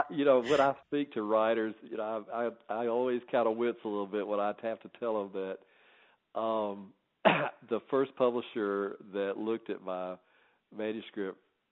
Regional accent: the South, United States; as a Southerner, you know, I grew up with, you know, all that history, being surrounded by that.

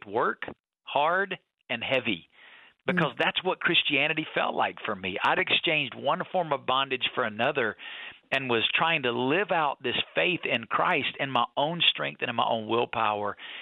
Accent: Alabama, United States; I grew up not in Las Vegas. I grew up a long way from Las Vegas in North Alabama.

